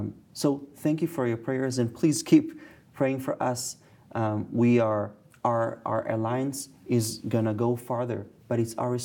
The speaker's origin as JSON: {"language": "English", "country": "Israel", "tie": "born or raised there", "second_language": "English", "said": "We grew up in Israel with the word shalom, which means peace."}